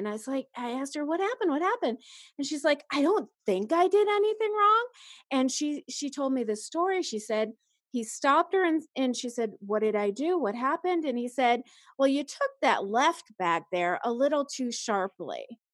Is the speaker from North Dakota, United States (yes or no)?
no; Chicago, Illinois, United States; also born or lived in Los Angeles; And, you know, I grew up in Chicago and then I moved to LA.